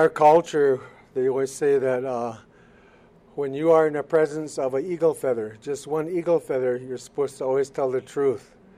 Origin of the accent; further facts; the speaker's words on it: United States; So, I'm from the Mohican Nation. Our nation is a clan system, so I was born for the Turtle Clan.